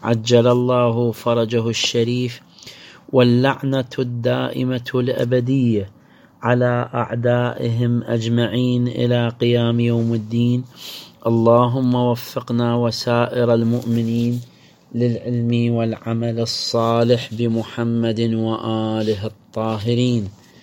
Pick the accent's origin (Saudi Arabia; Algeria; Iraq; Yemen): Iraq